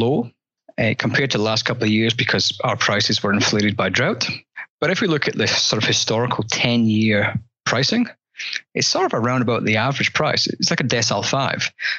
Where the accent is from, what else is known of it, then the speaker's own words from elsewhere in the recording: Scotland, United Kingdom; now in Australia; I've got a bit of a tang in my accent because clearly I'm Scottish originally